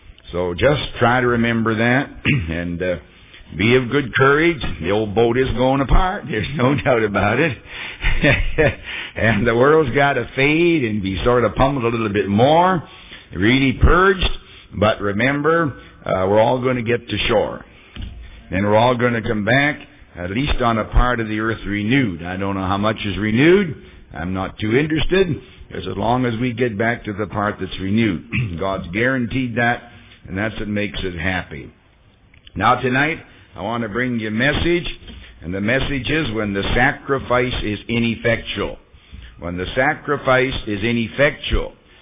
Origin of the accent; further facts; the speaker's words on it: Canada; now in United States; I come from Canada, I never saw a red bird in my life, but I saw a picture of one. As soon as I got to the States, I said, there is a red bird.